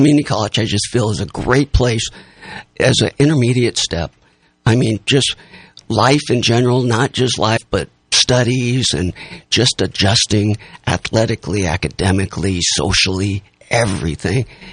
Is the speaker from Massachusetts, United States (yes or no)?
no; Grass Valley, California, United States; Well, I grew up in Grass Valley, went to Nevada Union.